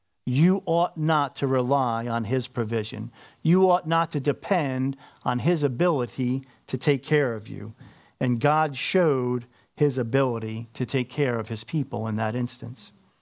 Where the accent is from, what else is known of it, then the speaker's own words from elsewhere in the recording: Long Island, New York, United States; And because I'm from Long Island and slur my words at times